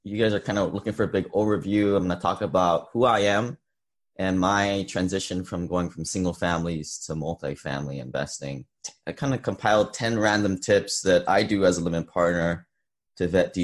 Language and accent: English; Hawaii, United States; A little bit background myself. I grew up in Hawaii, a beautiful place.